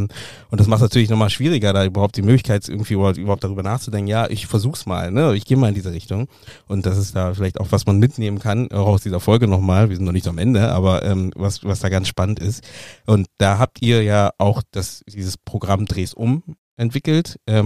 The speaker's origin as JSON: {"language": "German", "country": "Germany", "tie": "born or raised there", "said": "also ich bin im Osten groß geworden auch, also ich bin an der Grenze groß geworden zum Osten"}